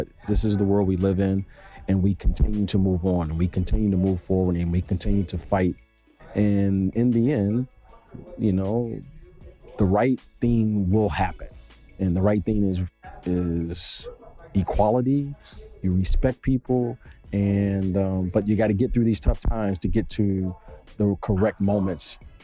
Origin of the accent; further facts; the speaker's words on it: Detroit, Michigan, United States; Well, I remember growing up in Detroit, and I remember my grandfather telling me, I'm always going to be black.